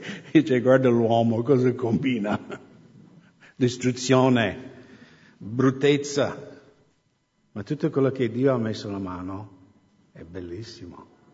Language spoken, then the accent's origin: Italian; United States; accent: American; Italian is a second language; Hai sempre l'accento americano, anche in dialetto.